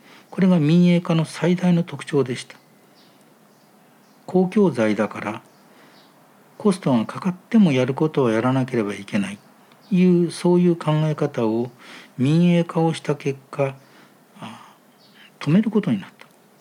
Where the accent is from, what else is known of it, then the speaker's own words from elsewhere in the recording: Iiyama, Nagano, Japan; 私の故郷の長野県の飯山というところに私はいたんですけれども、